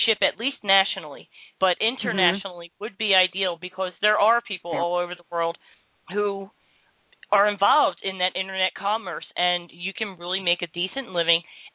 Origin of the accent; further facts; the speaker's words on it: Philadelphia, Pennsylvania, United States; now in Orlando, United States; Yes, I'm in Orlando, Florida, and I grew up in Philadelphia.